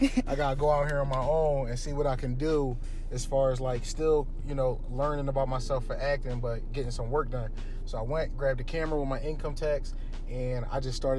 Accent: Philadelphia, Pennsylvania, United States; He was based off of, like, just my environment growing up in Philadelphia.

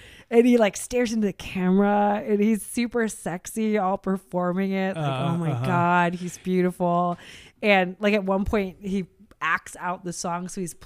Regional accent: Seattle, Washington, United States; maybe it's growing up in Seattle in the neighborhood I grew up in or whatever

